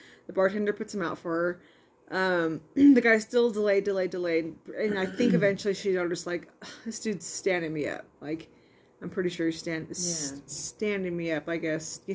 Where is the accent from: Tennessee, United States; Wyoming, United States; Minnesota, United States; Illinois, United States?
Wyoming, United States; We're from Wyoming. If you can't tell.